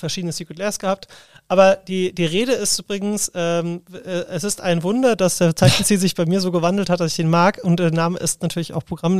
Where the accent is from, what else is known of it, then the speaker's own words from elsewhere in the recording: Rhineland-Palatinate, Germany; also born or lived in Lower Saxony; ich bin ja in der Nähe von Kaiserslautern quasi aufgewachsen, auch wenn ich gebürtiger Niedersachse bin